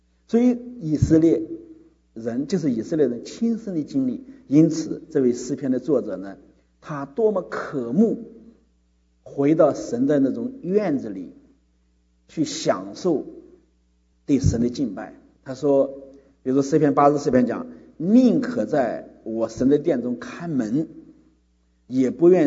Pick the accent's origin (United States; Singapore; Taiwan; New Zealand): United States; 那我们美国人过，在美国过感恩节